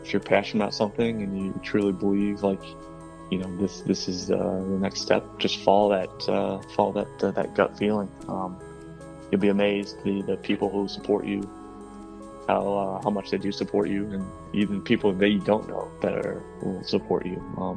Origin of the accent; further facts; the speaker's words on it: Ohio, United States; we're originally from the Northeastern Ohio, so we're like, what do we do? Do we move back home?